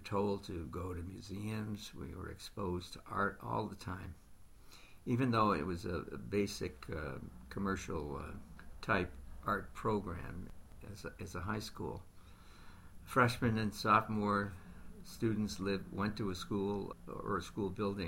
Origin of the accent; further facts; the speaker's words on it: Brooklyn, New York, United States; I grew up in Brooklyn, New York, in Bedford-Stuyvesant. I always felt that I left Bed-Stuy as a survivor.